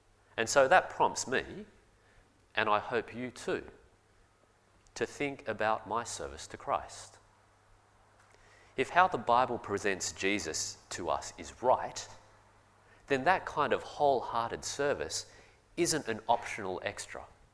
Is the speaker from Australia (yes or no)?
yes; Australia; Growing up in Australia, with a Christian heritage like ours